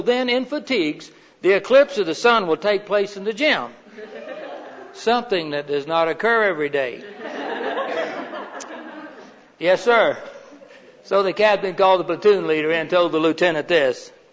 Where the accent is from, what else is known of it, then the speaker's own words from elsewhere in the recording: Maine, United States; And you can tell by now I'm from Maine, right?